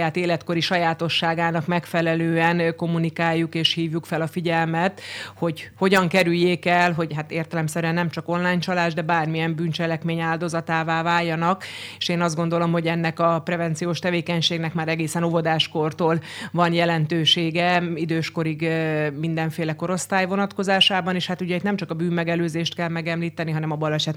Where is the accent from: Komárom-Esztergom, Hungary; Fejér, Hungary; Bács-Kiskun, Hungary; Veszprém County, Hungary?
Fejér, Hungary; Én magam is vidéki vagyok, ugye én Fejér megyéből, egy kis faluból származom